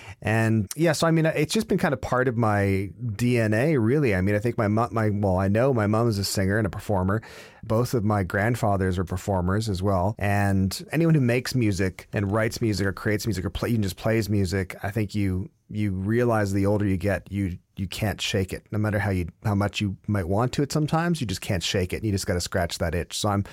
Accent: Stratford, Ontario, Canada; the best part about growing up in Stratford is that it's practically impossible to get served underage because the bar staff all know who your parents are

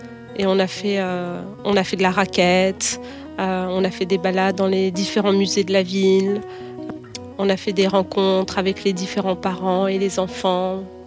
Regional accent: Paris, Île-de-France, France; now in Peterborough, Canada; Donc Peterborough est j'appelle ça une petite ville parce que je viens de Paris. C'est une ville de 80 000 habitants en Ontario. Très belle ville, entourée de lacs.

